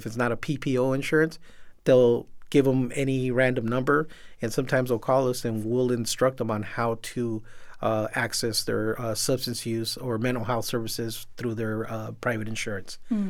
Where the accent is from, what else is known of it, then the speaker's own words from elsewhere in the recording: Pacoima, California, United States; born there; I was born in Pacoima, California. A lot of people ask me, what part of Mexico is that from? And I tell them, no, it's actually in California.